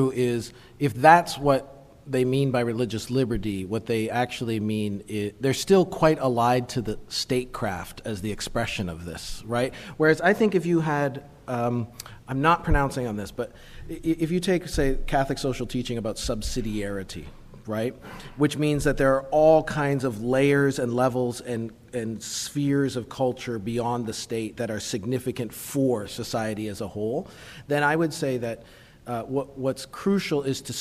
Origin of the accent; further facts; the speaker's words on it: Canada; I should tell you, I'm Canadian